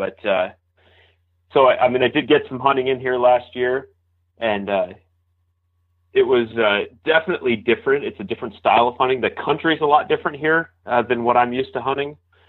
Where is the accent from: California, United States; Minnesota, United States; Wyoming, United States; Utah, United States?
Wyoming, United States; Sheridan; also born or lived in Cheyenne, Wyoming; now in Montana, United States; I grew up, I was born in Sheridan, Wyoming, and then I joined the Air Force in 2002.